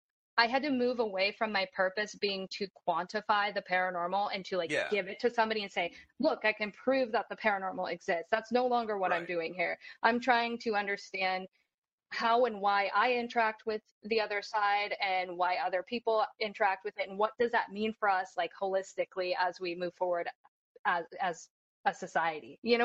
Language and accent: English; Spokane, Washington, United States; We had one in my hometown of Spokane, Washington.